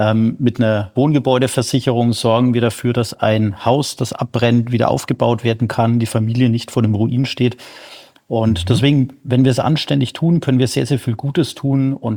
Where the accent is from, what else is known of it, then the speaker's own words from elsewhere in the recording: Bavaria, Germany; Hallo Scholle oder Servus, wie wir bei uns in Bayern sagen.